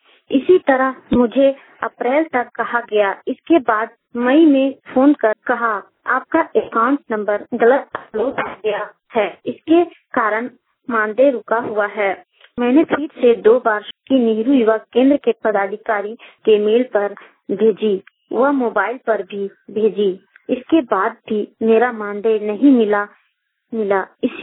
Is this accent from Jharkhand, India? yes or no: yes; Koderma, Jharkhand, India; झारखंड मोबाइलवानी कोडरमा से बोल रही हूँ। राम माथाडी पोस्ट थाना डोमचांच जिला कोडरमा की मूल निवासी हूँ